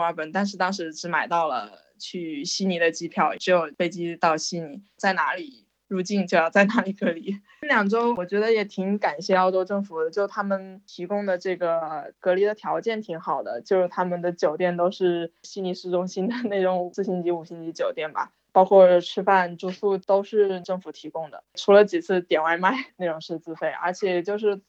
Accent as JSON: {"language": "Chinese", "town": "Wuhan", "region": "Hubei", "country": "China", "said": "主要是因为我是武汉人，我家人在武汉，然后主要是回武汉过中国的新年。"}